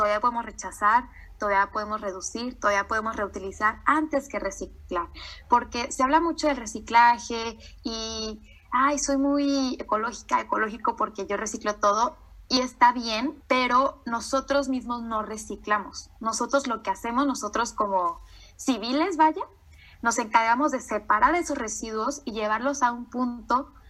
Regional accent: Culiacán, Sinaloa, Mexico; Además de que yo soy de Culiacán, entonces allá, en el norte del país generalmente, la carne es una cuestión cultural, ¿no?

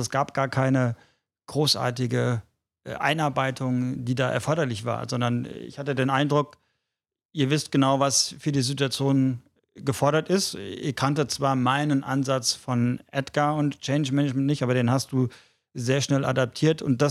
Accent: Frankfurt, Hesse, Germany; du bist ja zu Gast in meiner Heimatstadt hier in Frankfurt.

